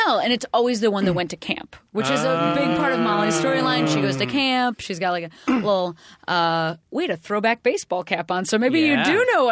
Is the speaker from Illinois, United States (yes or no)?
yes; Illinois, United States; Western suburbs of Chicago.